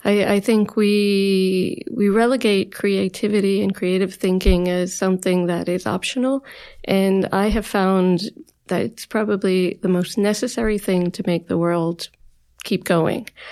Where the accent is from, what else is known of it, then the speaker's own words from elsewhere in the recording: Hoboken, New Jersey, United States; So I grew up in Hoboken, as I mentioned, and my family, we were a blue collar family